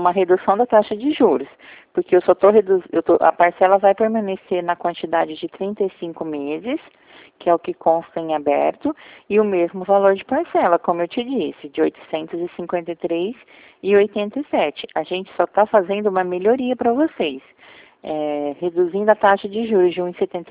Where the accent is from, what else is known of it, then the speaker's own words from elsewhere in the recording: São Paulo, Brazil; Eu sou do estado de São Paulo.